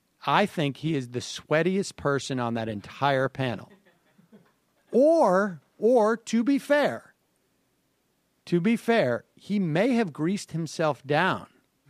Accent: Massachusetts, United States; Well, I'm from Massachusetts

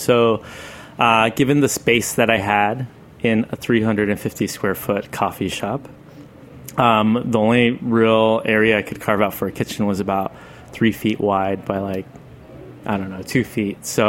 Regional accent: Mexico; this one particular spice I grew up with in Mexico called tajin

